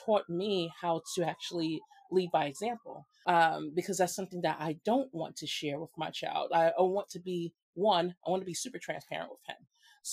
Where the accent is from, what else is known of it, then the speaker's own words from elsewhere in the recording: Brooklyn, New York, United States; Definitely born and raised in Brooklyn. All areas I've ever been in. East New York, Crown Heights, and now Bedford-Stuyvesant or Bed-Stuy or Stuyvesant Heights.